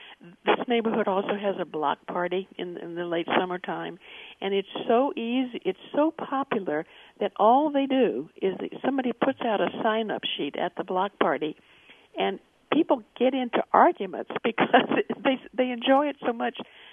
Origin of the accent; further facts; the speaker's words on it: Portland, Oregon, United States; Well, I was invited to attend one at my hometown of Portland, Oregon.